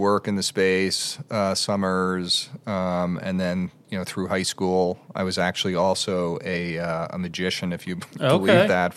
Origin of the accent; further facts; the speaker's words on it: New York, United States; I grew up in New York.